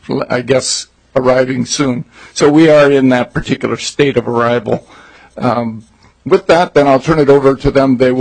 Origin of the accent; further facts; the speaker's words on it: Rochester, Minnesota, United States; from Rochester, Minnesota.